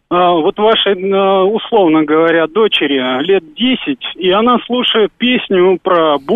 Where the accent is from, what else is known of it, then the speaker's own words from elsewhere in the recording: Moscow, Russia; я из Москвы.